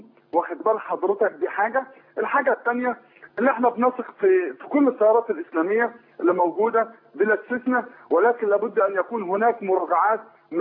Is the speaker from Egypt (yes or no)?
yes; Egypt; احنا كمصريين